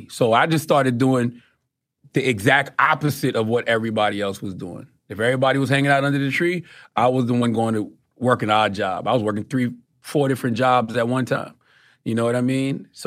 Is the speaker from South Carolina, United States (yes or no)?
yes; Mount Corner, South Carolina, United States; I'm from Mount Corner, South Carolina. Even though I've transcended my circumstances, I still represent Mount Corner to the fullest because so much of who I am is that place.